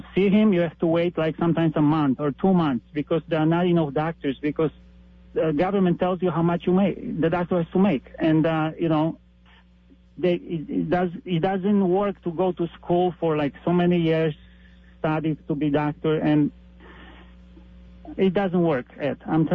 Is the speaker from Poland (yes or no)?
yes; Poland; I came from Poland